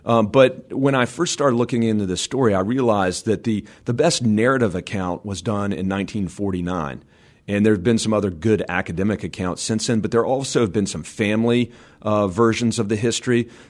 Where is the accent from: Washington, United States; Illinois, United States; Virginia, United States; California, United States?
Virginia, United States; And so my family is originally from West Virginia. I'm from Virginia.